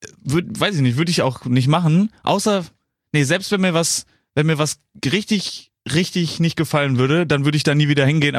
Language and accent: German; Cologne, North Rhine-Westphalia, Germany; Jetzt oute ich mich hier als Kölner richtige Partykanone.